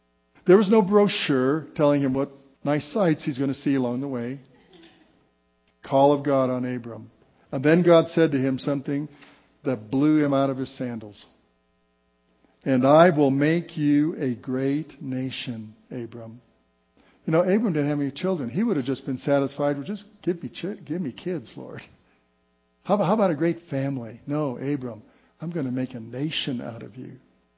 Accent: Walsenburg, Colorado, United States; Kind of like my hometown of Walsenburg, Colorado. Walsenburg is in southern Colorado.

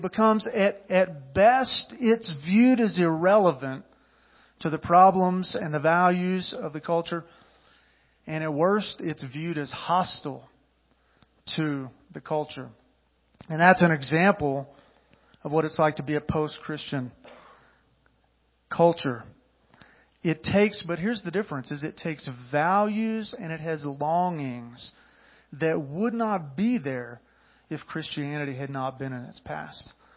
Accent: Texas, United States; now in Colorado, United States; So I moved from Texas, and I like to say God called me here, but I like the mountains, okay?

